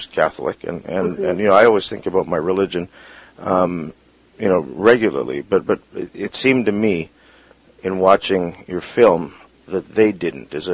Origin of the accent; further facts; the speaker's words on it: Canada; So, I'm a Filipino-Canadian.